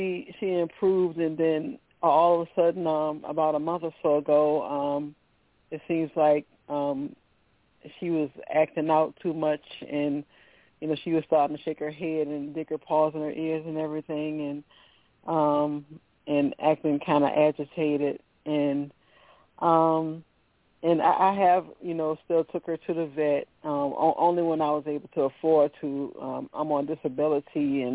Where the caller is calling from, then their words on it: Virginia, United States; I'm from Virginia.